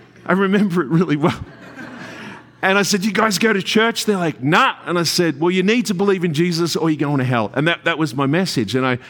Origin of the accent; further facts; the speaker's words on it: Melbourne, Victoria, Australia; I'm from Melbourne where we kind of love our coffee.